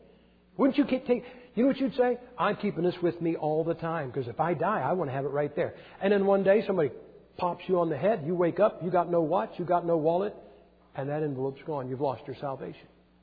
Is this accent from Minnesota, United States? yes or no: no; Massillon, Ohio, United States; I'm from Massillon, Ohio.